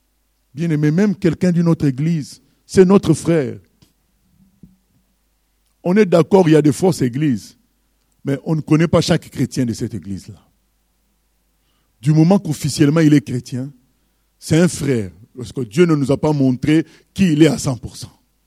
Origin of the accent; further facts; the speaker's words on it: French Guiana; Vous savez, nous venons de la Guyane, nous sommes meurtris